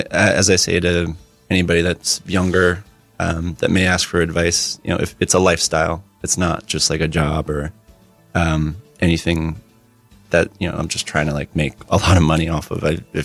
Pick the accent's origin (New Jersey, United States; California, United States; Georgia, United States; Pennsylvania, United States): New Jersey, United States; Asbury Park; I'm pretty exclusively kind of from Asbury Park.